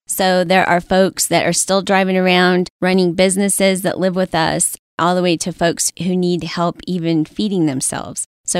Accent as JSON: {"language": "English", "town": "Alamosa", "region": "Colorado", "country": "United States", "tie": "born or raised there", "said": "I'm from the San Luis Valley. I was born and raised in Alamosa and graduated from Sangre High School and Adams State."}